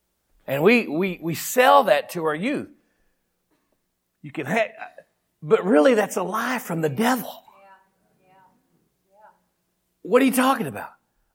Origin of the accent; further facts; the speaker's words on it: Oklahoma, United States; I grew up in Oklahoma, not real north.